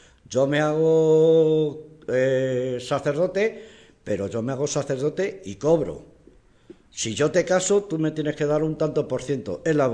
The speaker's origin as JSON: {"language": "Spanish", "country": "Spain", "said": "Yo de esto soy español, me avergüenzo mucho de muchas cosas que hacen aquí"}